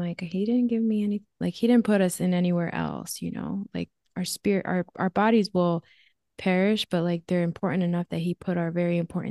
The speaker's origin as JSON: {"language": "English", "region": "Northeast", "country": "United States", "said": "I'm from the Northeast."}